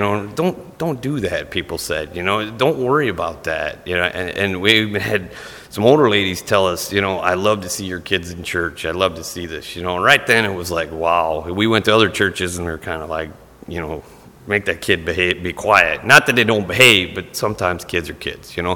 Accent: Tiffin, Ohio, United States; We're not from around this area. We're actually from Tiffin, Ohio.

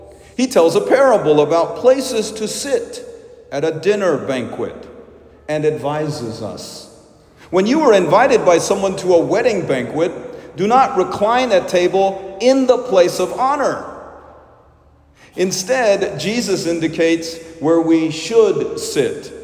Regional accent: Little Rock, Arkansas, United States; Growing up in Little Rock, my family attended St. Teresa's Church.

